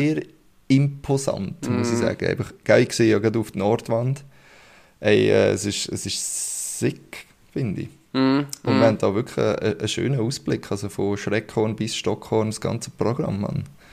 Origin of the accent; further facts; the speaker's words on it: Switzerland; ich bin im Flachland aufgewachsen